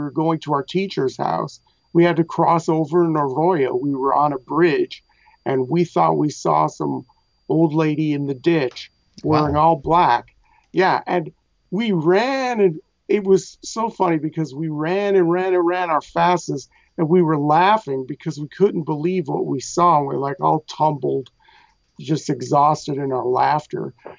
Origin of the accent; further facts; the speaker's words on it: Albuquerque, New Mexico, United States; I grew up in New Mexico. It's a state, not a country. I grew up in New Mexico, Albuquerque.